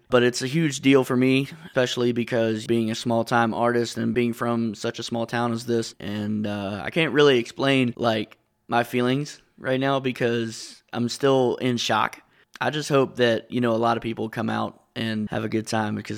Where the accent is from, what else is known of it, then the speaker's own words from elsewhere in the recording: Monterey, Virginia, United States; I am an electronic dance music artist, and I'm from Monterey, Virginia.